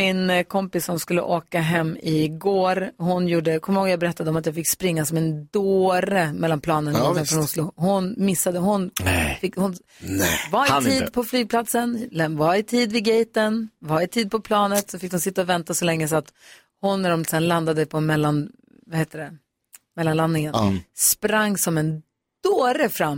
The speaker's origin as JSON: {"language": "Swedish", "town": "Luleå", "region": "Norrbotten County", "country": "Sweden", "said": "Och som Luleåbo."}